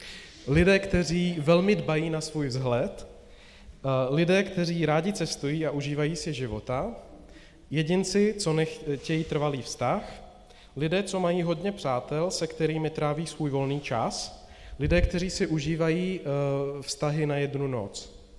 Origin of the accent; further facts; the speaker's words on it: Slovakia; Czech is a second language; now in Prague, Czech Republic; som Slovák, kromne iného, ja sa maskuju. Já jsem tady z Prahy od Baptistů jinak, tedy v České republice